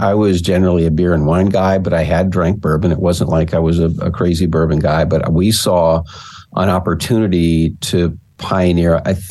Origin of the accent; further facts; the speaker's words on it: Florida, United States; Dave, I'm from Florida.